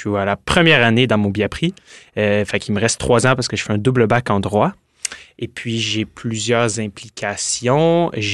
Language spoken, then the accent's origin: French; Montreal, Quebec, Canada; Je viens de Montréal